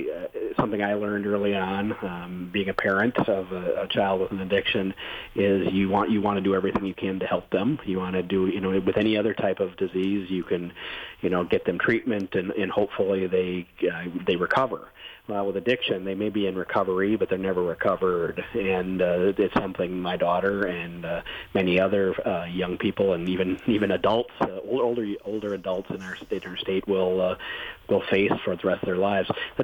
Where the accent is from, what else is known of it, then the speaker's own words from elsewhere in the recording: Marinette, Wisconsin, United States; yet he had created a culture of addiction in my hometown. So that's why Marinette was seen early on as a target for this problem. We led the state in overdose deaths per capita a few years in a row.